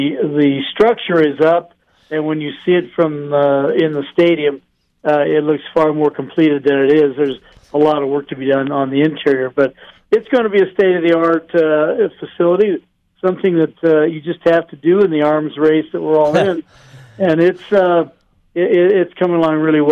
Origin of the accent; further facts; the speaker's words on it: Cheyenne, Wyoming, United States; Well, Steve, I was born and raised in Cheyenne, which is about 45 minutes to the east of Laramie and the University of Wyoming.